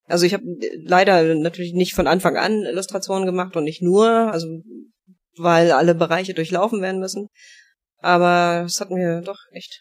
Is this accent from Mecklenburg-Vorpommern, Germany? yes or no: yes; Mecklenburg-Vorpommern, Germany; also born or lived in Thuringia; Also ich bin in Thüringen geboren, in Mecklenburg aufgewachsen.